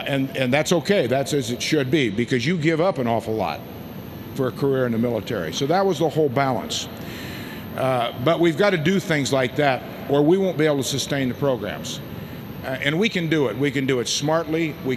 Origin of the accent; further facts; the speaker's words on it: Nebraska, United States; That's my home state newspaper of Nebraska.